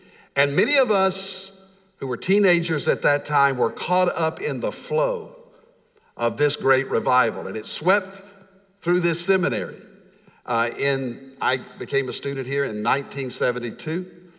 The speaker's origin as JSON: {"language": "English", "town": "Fort Worth", "region": "Texas", "country": "United States", "tie": "born or raised there", "said": "I grew up in East Fort Worth. As I was driving around Loop 820 today, I came right by my old neighborhood in Hanley, Meadowbrook, Eastern Hills, the east side of Fort Worth."}